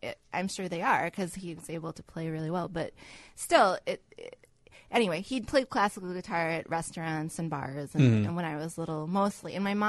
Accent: Chicago, Illinois, United States; I'm from Chicago, Illinois

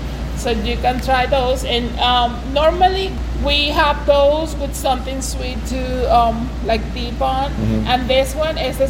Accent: Maracay, Aragua, Venezuela; English is a second language; now in United States; I'm from Venezuela, from Maracay. We are a small state close to the beach.

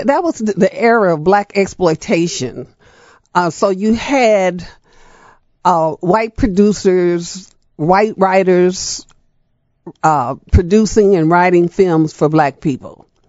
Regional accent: Chicago, Illinois, United States; But I grew up in Cabrini, which was on the North Side, and I was very used to the North Side. That's my home

